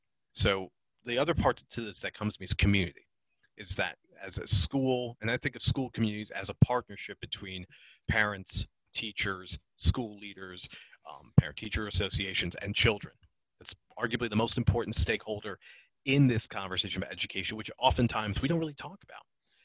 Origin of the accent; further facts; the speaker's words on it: United States; there's two things that come to mind as an American when we think of education.